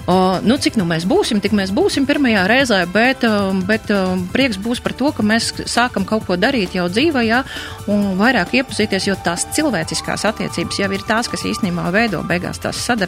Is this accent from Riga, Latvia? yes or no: yes; Riga, Latvia; now in Liepāja, Latvia; es esmu rīdziniece, bijusi rīdziniece, kura tagad jau kādu laiku ir pārcēlusies uz Liepāju, un es jau sevi tā saucu 100% par liepājnieci.